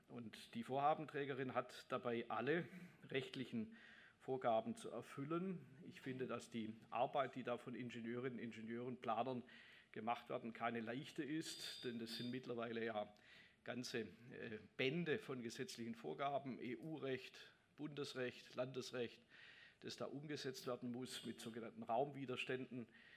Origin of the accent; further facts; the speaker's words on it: Stuttgart, Baden-Württemberg, Germany; Von Stuttgart, meiner Heimatregion, nach Paris fahre ich etwas über 3 Stunden mit dem Zug.